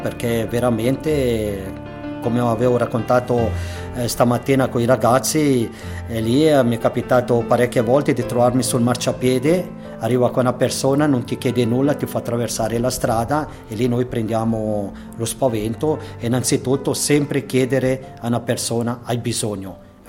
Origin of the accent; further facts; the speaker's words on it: Poschiavo, Graubünden, Switzerland; also born or lived in Bellinzona; sono di Poschiavo, sono nato a Bellinzona, ora abito a Poschiavo